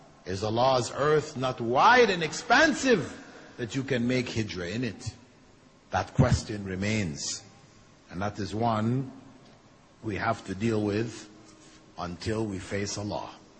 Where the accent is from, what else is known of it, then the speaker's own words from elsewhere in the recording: Canada; I'm a Canadian, I went to Medina to study, graduated from Medina.